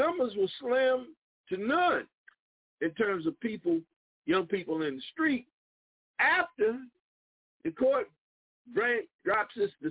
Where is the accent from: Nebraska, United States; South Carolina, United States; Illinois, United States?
South Carolina, United States; I grew up around in Dillon County, and it's away from my mother's front door to the waterfront at Myrtle Beach, the Atlantic Ocean.